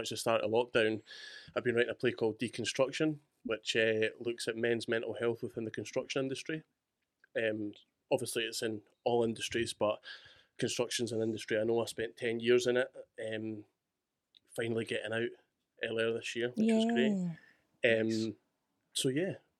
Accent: Scotland, United Kingdom; I'm from Fife.

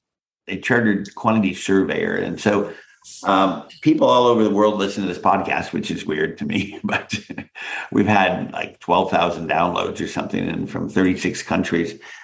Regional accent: United States; now in Canada; I mean, even though I'm still an American, I'm a permanent resident, and I do believe that it solved so many of the issues around basic lifestyle

